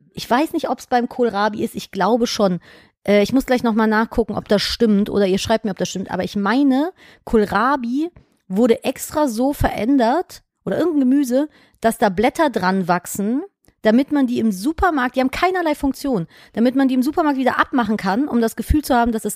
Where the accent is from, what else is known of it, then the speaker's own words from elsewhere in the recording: London, England, United Kingdom; Zufällig, und ich komme auch aus London.